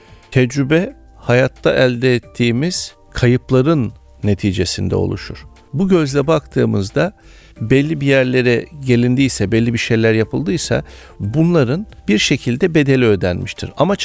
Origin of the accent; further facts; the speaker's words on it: Mersin, Turkey; Biz Mersinliyim ben. Evet. Babam bize haftada en az iki kere balık yedirdi.